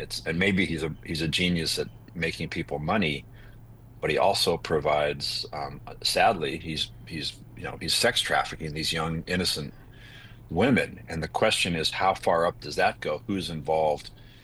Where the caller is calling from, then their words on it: New York, United States; He's got ranches, of course, in my state here of New Mexico. Actually, I'm calling you from New York tonight